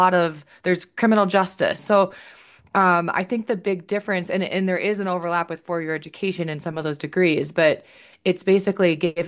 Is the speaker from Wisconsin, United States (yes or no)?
yes; Green Bay, Wisconsin, United States; I'm from Green Bay, so that's where I'm from. So I went home for a year after college, lived with my parents like a loser